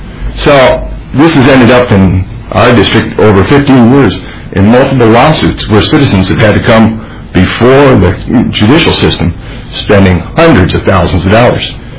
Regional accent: Hugo, Minnesota, United States; from Hugo, Minnesota.

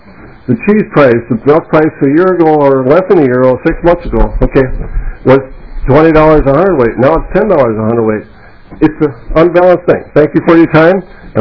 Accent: Maine, United States; I'm from Kennebec County, about 90 miles north of here.

